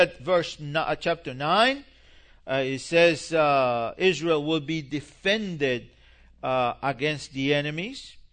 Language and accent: English; Argentina; I grew up in Argentina. I became a believer in Argentina.